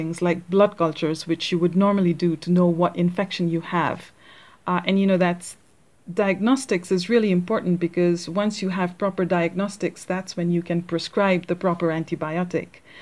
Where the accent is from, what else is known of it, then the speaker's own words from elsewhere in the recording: Kathmandu, Bagmati, Nepal; So while growing up in Kathmandu, there's a lot of infectious disease